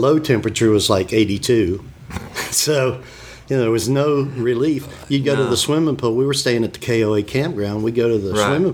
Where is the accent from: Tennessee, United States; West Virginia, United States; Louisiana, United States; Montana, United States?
West Virginia, United States; And I grew up in Appalachia, up in West Virginia, so country music was always a part of my life.